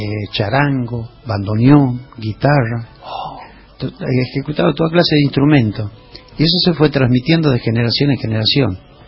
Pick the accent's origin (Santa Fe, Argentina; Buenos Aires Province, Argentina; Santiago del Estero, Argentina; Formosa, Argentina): Santiago del Estero, Argentina; Somos Santiago del Estero, somos chacarera, somos patio de tierra.